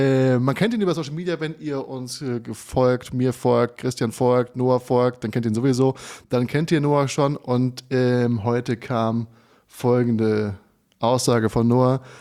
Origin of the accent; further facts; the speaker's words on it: Hesse, Germany; der sogenannte Hessentag. Diesmal in meiner Heimatstadt in Funkstadt.